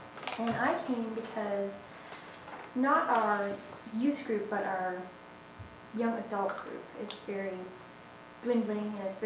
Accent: Covington, Washington, United States; I'm from Covington, Washington, just next to Kent.

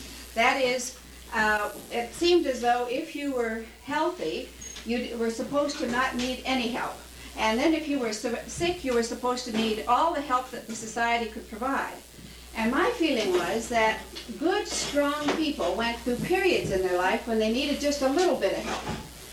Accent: Seattle, Washington, United States; I'm from Seattle, Washington.

